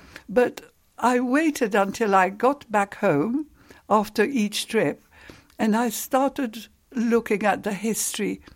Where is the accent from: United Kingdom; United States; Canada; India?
United Kingdom; England; And so I'm an English food writer, and I've come to research your cuisine.